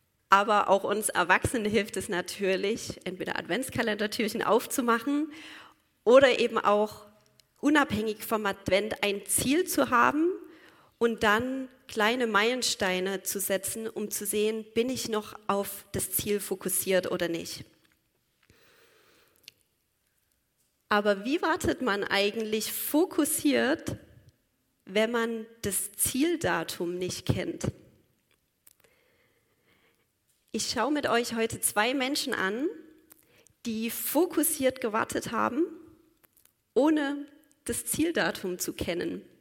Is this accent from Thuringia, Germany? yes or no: no; Saxony, Germany; Ich komme aus einem Ort, der wird das Tor zum Erzgebirge genannt.